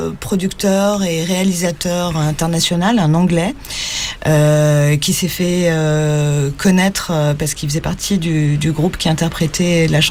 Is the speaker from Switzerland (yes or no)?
no; France; Donc, moi, le paradoxe, c'est que je suis française. La plupart du temps, je chante en français, j'écris en français.